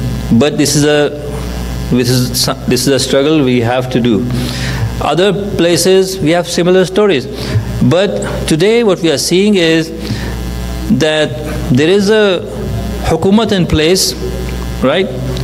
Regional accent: Pakistan; I'm from Pakistan

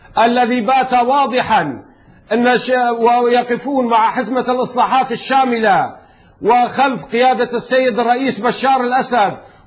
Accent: Syria; نحن كشعب سوري

